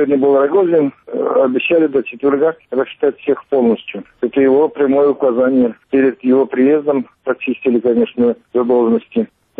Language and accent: Russian; Troitsk, Chelyabinsk Oblast, Russia; Я из Челябинской области, город Троицк, на границе с Казахстаном.